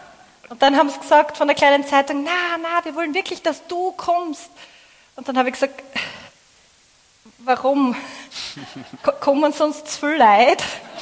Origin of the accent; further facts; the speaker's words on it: Graz, Styria, Austria; Ich komme aus Graz.